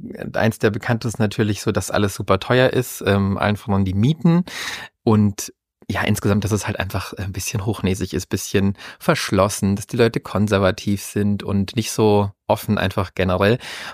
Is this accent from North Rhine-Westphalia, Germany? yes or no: no; Wolfratshausen, Bavaria, Germany; Also ich komme ja selber aus dem Süden von München, aus der Wolfratshauser Ecke. Und allein da haben wir natürlich den Starnberger See. Da bin ich quasi groß geworden.